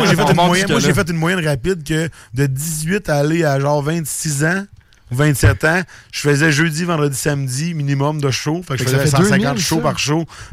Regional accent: Audet, Quebec, Canada; En fait, je suis natif d'Audette. Personne ne sait c'est où. C'est comme juste un trou, mais c'est sur une montagne. Fait que c'est dur de dire que c'est un trou. dans le fond, dans le coin de la Mégantic

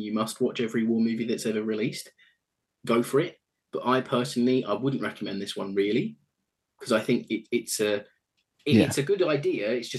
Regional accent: United Kingdom; And equally, we must admit, we're a British audience.

